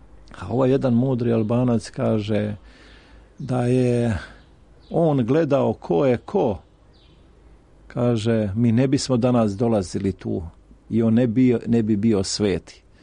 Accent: Šumadija and Western Serbia, Serbia; ja sam vam iz Podrinja, iz Rađevine.

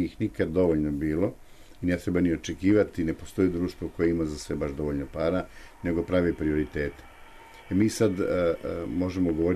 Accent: Serbia; odnosno kod nas u Srbiji

